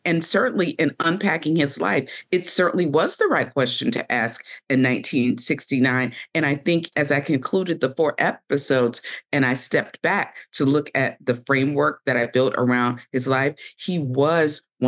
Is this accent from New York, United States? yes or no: no; Savannah, Georgia, United States; First, I am born and raised in Savannah, Georgia.